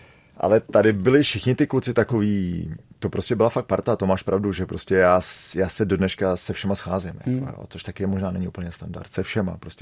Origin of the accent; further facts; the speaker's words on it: Nový Bor, Liberec Region, Czechia; Já jsem z Nového Boru, ne, Bohemie, jako já jsem prostě Českosaský Švýcarsko